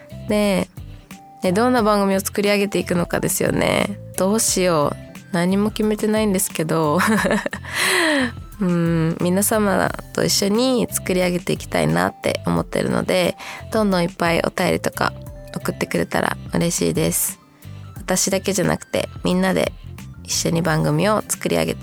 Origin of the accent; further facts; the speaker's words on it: Yokohama, Kanagawa, Japan; 出身地は私も神奈川なんですよね。一緒、みっちゃんさん一緒です。神奈川の横浜市というところが出身地でございます。どうだろう、でも結構いるかも。アメリカに1年だけいたんですけど、それ以外は基本的にずっと横浜に住んでいたので、割とずっと神奈川にいます。